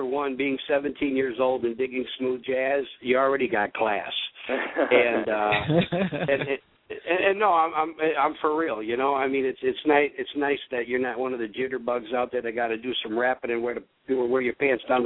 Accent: Toledo, Ohio, United States; and, of course, my hometown in Toledo.

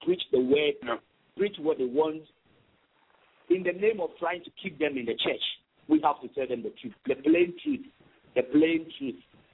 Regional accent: Ghana; And so I'm speaking from the Ghanaian perspective. We we here, we have the advantage.

